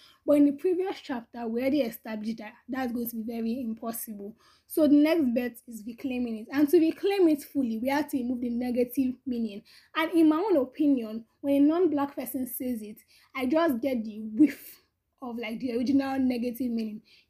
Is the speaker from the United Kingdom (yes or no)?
no; Nigeria; Because for me, being a Nigerian and being like a Black African is such a big part of, it's such a big part of my identity.